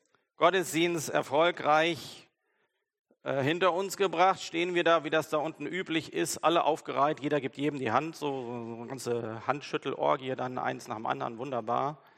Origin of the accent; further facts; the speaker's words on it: Germany; das tut mir ja leid, dass ich hier eure Gepflogenheiten nicht kenne. Ich komme ja aus Deutschland.